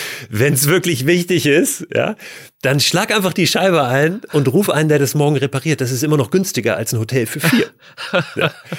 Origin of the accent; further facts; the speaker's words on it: Germany; Ich musste dann aber kleinlaut zurückschreiben, Jeremy, wir sind Deutsche und das meine ich dann mit deutscher Spießigkeit.